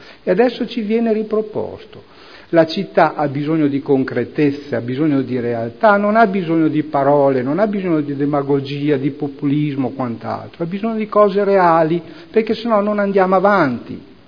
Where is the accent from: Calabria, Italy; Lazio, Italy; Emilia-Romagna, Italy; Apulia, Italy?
Emilia-Romagna, Italy; Bologna; now in Modena, Italy; Io amo leggere solo perché sono bolognese, 35 anni che abito a Modena, sì.